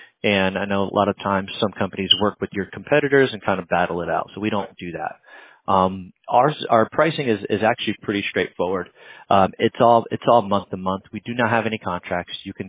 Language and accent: English; New Jersey, United States; also born or lived in Hoboken / Roselle; But between me and you, I was born and raised in New Jersey. So, I don't know if you're familiar with more northern Jersey. So, I was born in Hoboken.